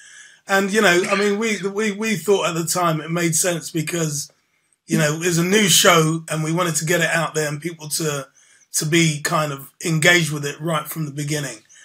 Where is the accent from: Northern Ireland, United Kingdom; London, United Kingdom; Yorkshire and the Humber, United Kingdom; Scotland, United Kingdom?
London, United Kingdom; Camden Town; I grew up in Chalk Farm, Camden Town. I was born in Camden Town, Camden Square, and then I grew up around, you know, a mixture of a triangle of Camden Town, Regent's Park, and Chalk Farm.